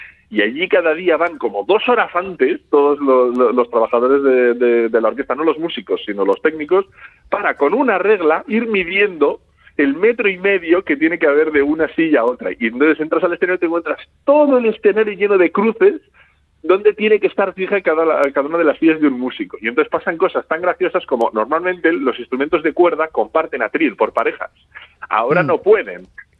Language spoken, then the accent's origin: Spanish; Amurrio, Basque Country, Spain; moved away as an adult; also born or lived in Bilbao; Bueno, yo soy de Amurrio. O sea, hasta los 22 años viví allí, la familia es de Amurrio.